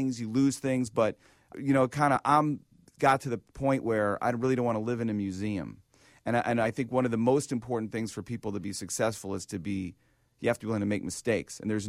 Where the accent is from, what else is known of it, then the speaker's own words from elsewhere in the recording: Chicago, Illinois, United States; And I grew up here, and I'm a Chicagoan, and I love Chicago.